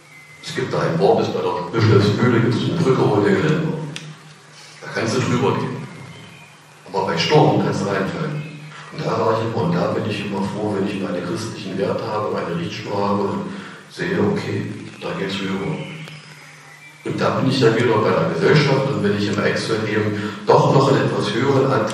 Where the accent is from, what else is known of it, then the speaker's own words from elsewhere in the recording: East Germany, Germany; Ich bin gelernter DDR-Bürger, ich komme aus dem Land, was es nicht mehr gibt.